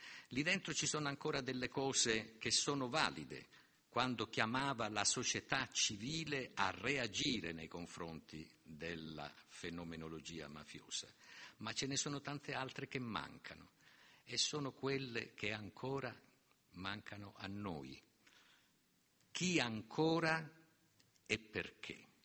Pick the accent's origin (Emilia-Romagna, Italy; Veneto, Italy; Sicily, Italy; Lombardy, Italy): Sicily, Italy; perché io sono siciliano come loro